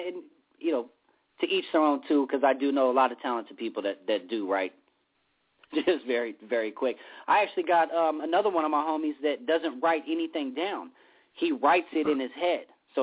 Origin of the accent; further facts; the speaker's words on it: California, United States; growing up in California, obviously big fan